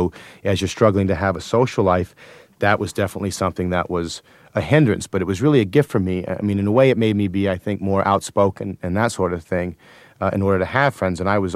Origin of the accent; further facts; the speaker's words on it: Buffalo Grove, Illinois, United States; also born or lived in Minnesota; I lived in Minnesota for 1 month, and I was raised in Buffalo Grove, which is sort of a middle-class suburb in Illinoi